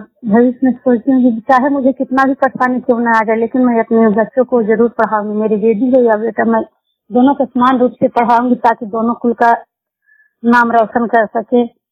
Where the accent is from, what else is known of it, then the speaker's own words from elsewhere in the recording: Gunama, Bihar, India; मैं गुनामा गांव और नालंदा जिला की रहने वाली हूँ।